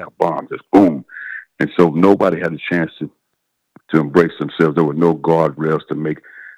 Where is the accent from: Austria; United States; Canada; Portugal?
United States; East St. Louis, Illinois; I'll give you an example of me growing up in East St. Louis.